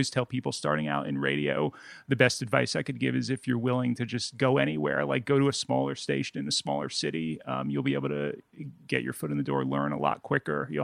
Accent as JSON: {"language": "English", "town": "Montclair", "region": "New Jersey", "country": "United States", "tie": "born or raised there", "said": "I live in it's Montclair, or next to Montclair, Newark. Bloomfield's a town. So it's just like without traffic. It's like 20 minutes outside of the city. I grew up there"}